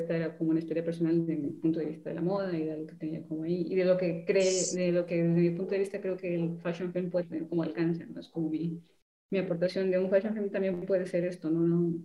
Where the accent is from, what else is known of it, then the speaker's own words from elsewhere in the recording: Guadalajara, Jalisco, Mexico; yo soy de Guadalajara, no de Ciudad de México